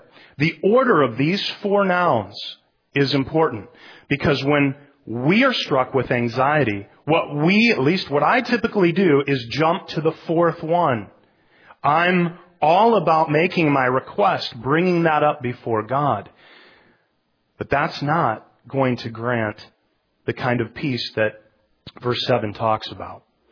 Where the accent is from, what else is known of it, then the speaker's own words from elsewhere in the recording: Iowa, United States; I'm from Iowa originally, and the first time I was in New York City was back in 1990.